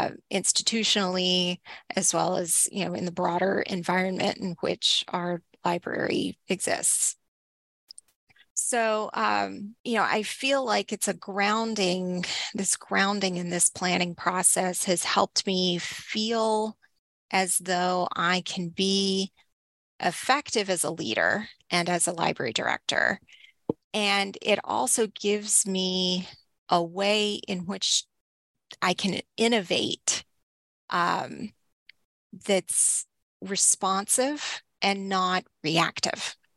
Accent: Texas, United States; So I grew up in Northeast Texas, and I've been in libraries.

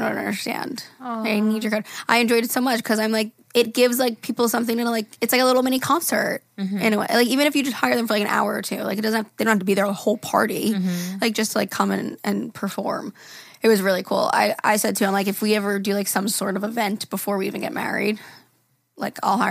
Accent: New York, United States; I'm like, I'm from Long Island.

